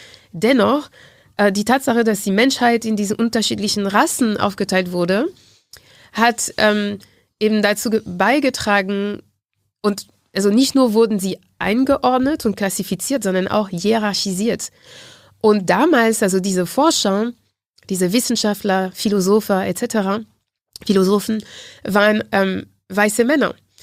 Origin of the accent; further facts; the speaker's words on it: Martinique; German is a second language; in dem Insel, wo ich herkomme, Martinique